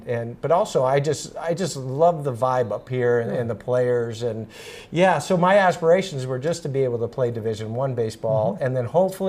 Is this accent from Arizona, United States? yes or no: yes; Arizona, United States; So I grew up in Arizona, and I was playing in a junior college in the Phoenix area